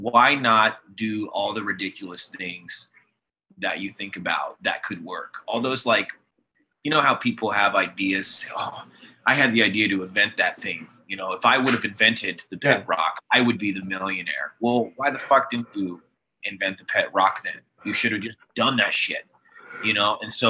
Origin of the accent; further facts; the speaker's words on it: Mukilteo, Washington, United States; you and I, we're both from Mukilteo. You know, we both went to middle school together